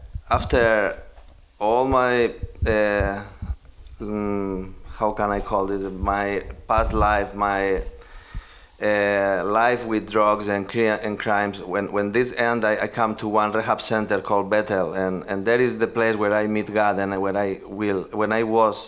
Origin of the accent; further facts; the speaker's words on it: Spain; English is a second language; I learned English because I am from Spain. I never in my life learned English before